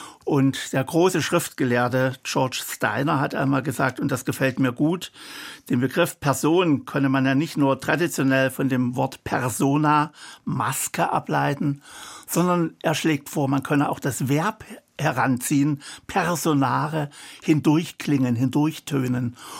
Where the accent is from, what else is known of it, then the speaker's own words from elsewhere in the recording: Dresden, Saxony, Germany; Ich bin am Rand von Dresden aufgewachsen, in einem Vorort Klotzsche, der in der Generation meiner Großeltern noch ein sommerfrischen Ort für Dresdner Ausflügler war.